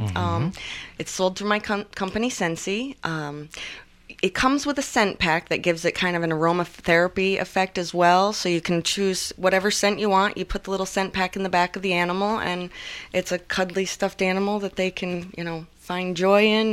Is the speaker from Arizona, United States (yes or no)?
no; Oneonta, New York, United States; I was born and raised here in Oneonta. This is my hometown.